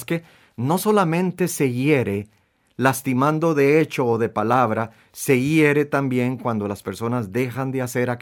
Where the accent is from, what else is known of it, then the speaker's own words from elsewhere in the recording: Costa Rica; Tenemos el chance de demostrar de qué somos capaces los ticos, de qué somos capaces como sociedad.